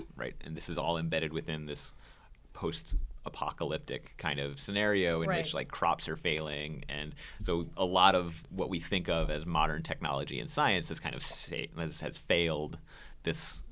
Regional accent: Portland, Oregon, United States; And, I mean, I was growing up in Portland, Oregon, too, very Pacific Northwest kind of weather.

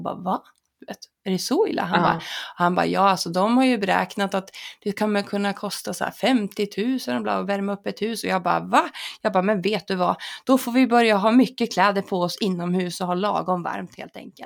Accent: Fagersta, Västmanland County, Sweden; jag kommer ihåg när jag var liten och bodde i Fagersta

